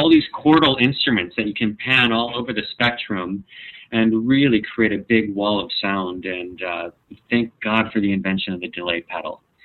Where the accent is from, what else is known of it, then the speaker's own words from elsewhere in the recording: Midwest, United States; We're sad. We're from the Midwest. We see a G, we go, gah, it's Giles.